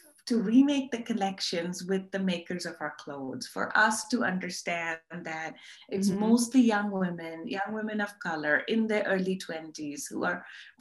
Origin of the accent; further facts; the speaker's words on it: Karachi, Sindh, Pakistan; growing up in Karachi, there are a lot of garment factories there.